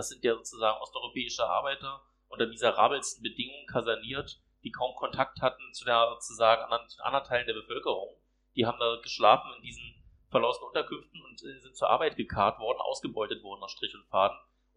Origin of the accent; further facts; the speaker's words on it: Strausberg, Brandenburg, Germany; also born or lived in Wriezen; Ich bin auch im Oderbruch geboren, weil es in Strausberg kein Krankenhaus gab zu dem Zeitpunkt. Das ist auch der einzige Grund gewesen, warum ich da in Wriezen geboren bin.